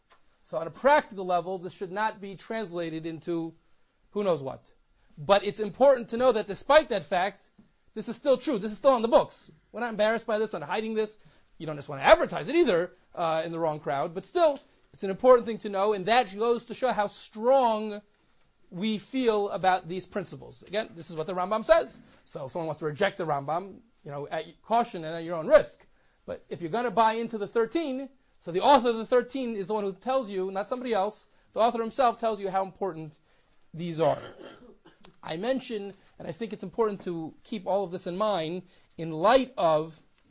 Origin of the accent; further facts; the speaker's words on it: Cincinnati, Ohio, United States; You know, I know growing up that I grew up in Cincinnati, and a very interesting community there